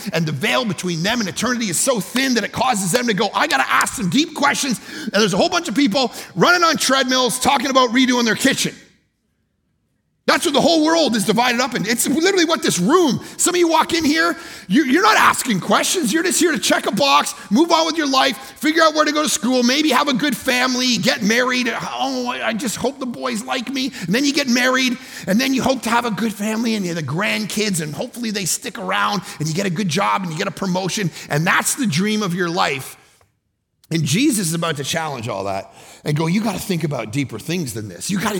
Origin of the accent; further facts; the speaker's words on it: Canada; I'm Canadian, and so grew up in a bit more of a secular culture. Didn't grow up in a Christian home at all.